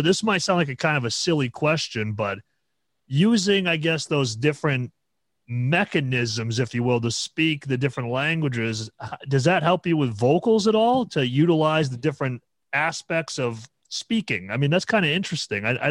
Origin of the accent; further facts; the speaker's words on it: United States; I'm a guy from the States, you know.